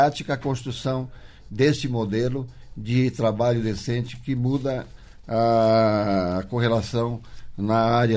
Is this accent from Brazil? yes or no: yes; Santa Catarina, Brazil; Bom dia, Santa Catarina, minha terra.